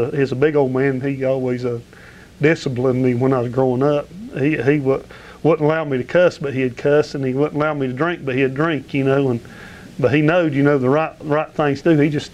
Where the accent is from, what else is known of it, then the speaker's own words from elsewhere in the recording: Lenoir, North Carolina, United States; I was raised over in Caldwell County, over in Lenore, I guess I was around 11 years old when I met Brother Max over there, and just hung out over in Miller Hill most of the time growing up